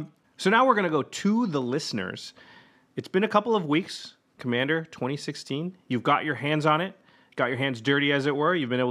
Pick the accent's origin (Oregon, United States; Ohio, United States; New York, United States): Oregon, United States; Portland; See, I'm from Portland